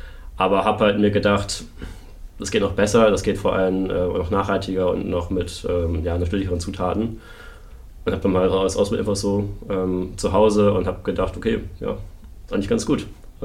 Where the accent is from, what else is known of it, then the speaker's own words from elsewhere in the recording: Bremen, Germany; Ich komme ja aus Bremen